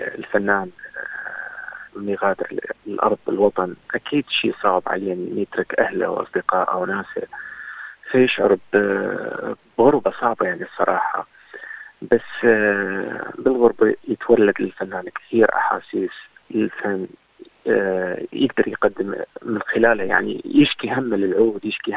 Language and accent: Arabic; Iraq; now in Australia; من العراق، عازف على آلة العود وآلة الساز، من عائلة فنية. والدي فنان معروف بالعراق، وكذلك